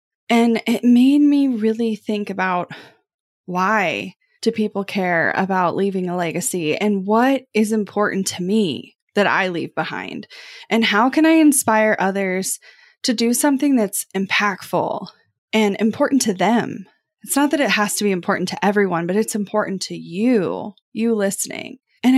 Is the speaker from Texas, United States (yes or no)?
no; Kansas City, Missouri, United States; Because I don't know about where you grew up, but growing up in Kansas City, there were clearly names of people, of families that had the wealth